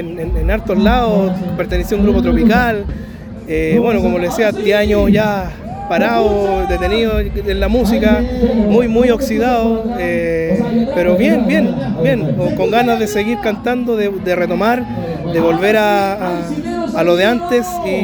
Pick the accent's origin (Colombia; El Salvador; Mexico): Mexico; Nogales, Sonora; now in La Cruz, Mexico; yo nacido y criado en Nogales, ahora actualmente vivo en La Cruz, con mi señora, con mi hija